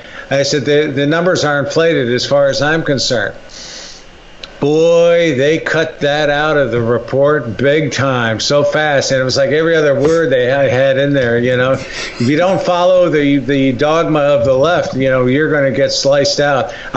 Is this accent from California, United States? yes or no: no; Cincinnati, Ohio, United States; And, you know, I'm from Cincinnati.